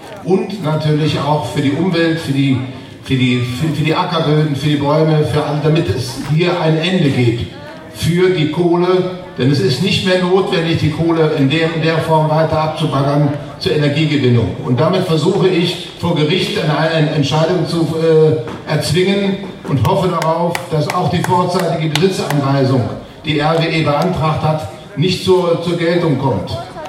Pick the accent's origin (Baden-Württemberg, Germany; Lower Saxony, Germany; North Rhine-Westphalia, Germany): North Rhine-Westphalia, Germany; Lützerath; ich komme aus Lützerath und bin der Landwirt, der noch als einzigster Landwirt dort verblieben ist